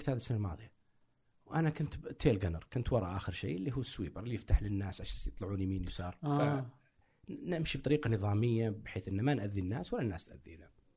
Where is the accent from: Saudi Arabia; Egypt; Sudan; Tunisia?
Saudi Arabia; كسعودي كعربي